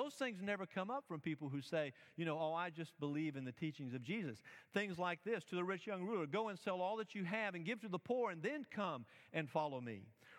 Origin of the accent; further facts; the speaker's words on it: the South, United States; I remember growing up in the South when we would come back through. I didn't grow up in the South the whole time, but my grandparents were here